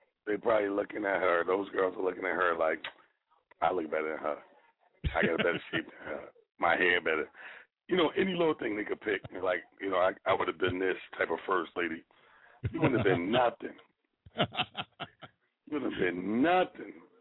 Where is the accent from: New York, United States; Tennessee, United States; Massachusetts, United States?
New York, United States; Mount Vernon; right here in my hometown, Money Earning, Mount Vernon.